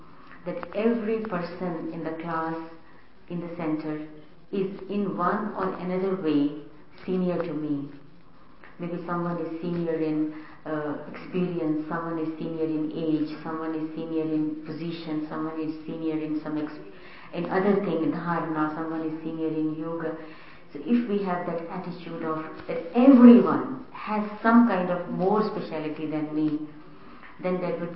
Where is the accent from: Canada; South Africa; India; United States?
India; Delhi; I am from originally from Delhi